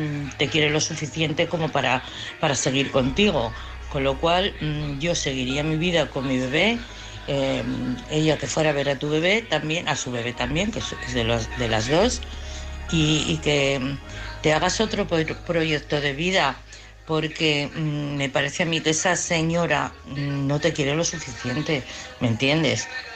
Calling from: Madrid, Community of Madrid, Spain; de Madrid.

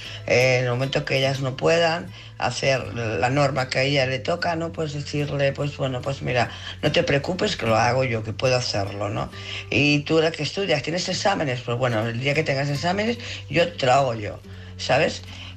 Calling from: Barcelona, Catalonia, Spain; de Barcelona.

